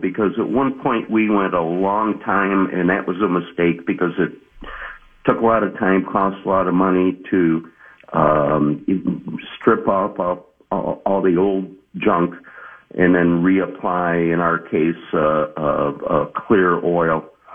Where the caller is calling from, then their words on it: Plymouth, Minnesota, United States; Well, we've got a lovely home on Medicine Lake here in Plymouth